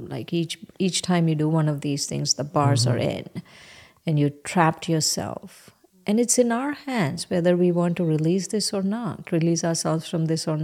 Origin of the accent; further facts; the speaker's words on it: India; moved away; culture shock for me when I came from India to here